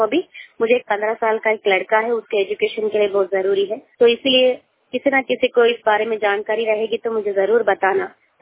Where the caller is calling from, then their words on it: Pune, Maharashtra, India; मैं पुणे से बोल रही हूँ … कोंडवे की रहने वाली हूँ।